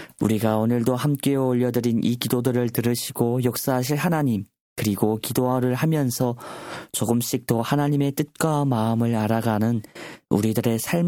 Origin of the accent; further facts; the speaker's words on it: North Korea; 북조선 땅 가운데서도 그 땅의 어둠이 깊으면 깊을 때일수록 우리가 더욱더 빛 대신 하나님을 바라보고 일어나는 우리 고향 땅의 성도님들 되기를 간절히 바라봅니다.